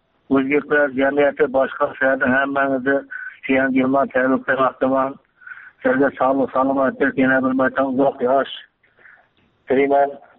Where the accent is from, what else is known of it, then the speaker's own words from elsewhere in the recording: Gurlan, Khorezm Region, Uzbekistan; Xorazm viloyatidan Gurlan ayamdanman.